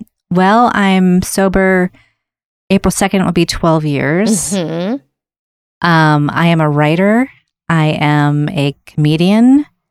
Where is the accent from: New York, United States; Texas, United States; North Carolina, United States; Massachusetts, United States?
Massachusetts, United States; Wayland; also born or lived in Newton / Seattle; I was born in Newton, and then we moved to Seattle. And we moved to this town called Wayland, Massachusetts, mm-hmm. and it was like an all-white town